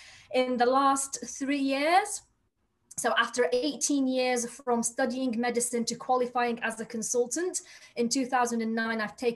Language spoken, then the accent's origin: English; Iraq; moved away as an adult; So I am from Iraq in origin. So I have grown up through the 80s war, the 90s war, left my country because of the 2003 war.